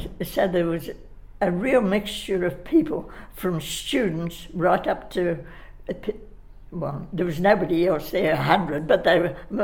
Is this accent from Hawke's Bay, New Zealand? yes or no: no; Taihape, Manawatū-Whanganui, New Zealand; born there; I stayed with my mother stayed with her parents, and I was born in Taihape.